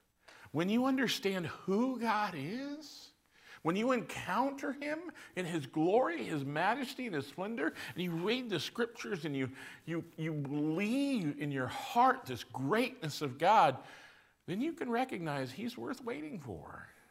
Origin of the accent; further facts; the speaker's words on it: United States; I've seen crosses. I grew up in America. I've heard the story.